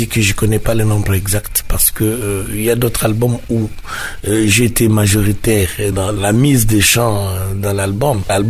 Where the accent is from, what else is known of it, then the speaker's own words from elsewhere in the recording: Kinshasa, DR Congo; je suis natif de Yolo, donc Yolo va me fêter le 1er mai.